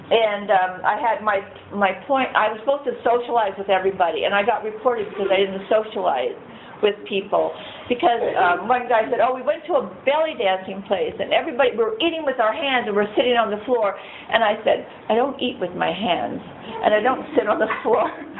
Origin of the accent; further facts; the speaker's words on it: New York, United States; I'm from New York.